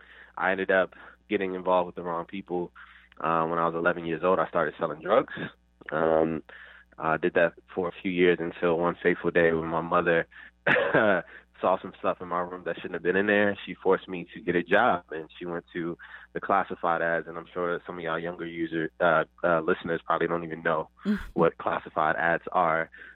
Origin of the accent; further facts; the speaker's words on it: Richmond, Virginia, United States; You know, I was born and raised in Southside, Richmond, Virginia. I grew up in the hood, didn't grow up with a lot, very cliche, you know, single mother, government housing, all that good stuff